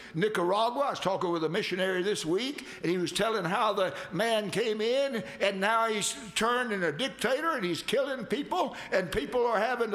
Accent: Georgia, United States; born there; Of course, I was born in Georgia

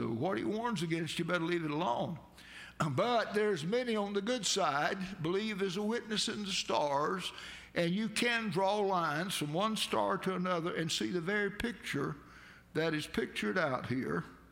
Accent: United States; And I'm an American. I'm proud of our image and all.

